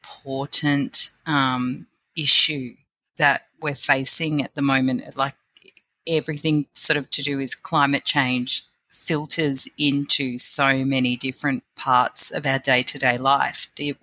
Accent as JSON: {"language": "English", "town": "Maroondah", "region": "Victoria", "country": "Australia", "tie": "born or raised there", "said": "I live in the Maroondah area. I was born in Maroondah, so I've lived here for most of my life. I spent a little bit of time overseas"}